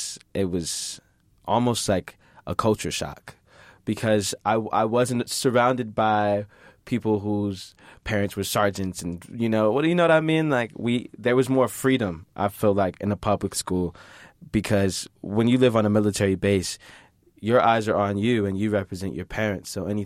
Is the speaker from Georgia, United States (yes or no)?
yes; Fort Stewart, Georgia, United States; born there; also born or lived in Heidelberg, Germany; So as far as I remember, I lived in Fort Campbell, Kentucky. For a good amount. I was born in Fort Stewart, Georgia. I moved overseas to Germany.